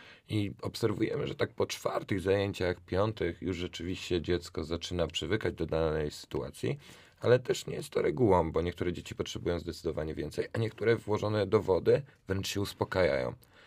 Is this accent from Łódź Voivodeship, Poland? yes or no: yes; Opoczno, Łódź Voivodeship, Poland; bo pochodzę z małego miasta Opoczna i u nas troszkę później został wybudowany basen.